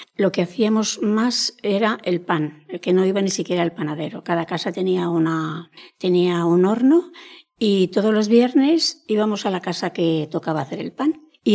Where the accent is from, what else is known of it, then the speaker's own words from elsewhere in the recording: Burgos, Castile and León, Spain; yo que soy de Burgos y allí es la calefacción, es un poquito estilo romano.